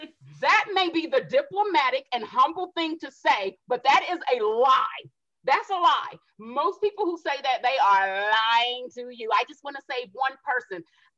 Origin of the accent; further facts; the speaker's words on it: Columbus, Ohio, United States; I grew up in the Midwest, Ohio. Go Bucks!